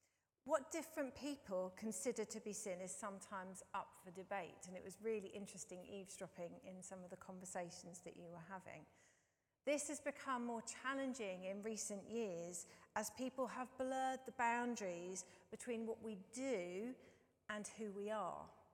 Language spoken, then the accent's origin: English; United Kingdom; something we'd rather not think about because we're British.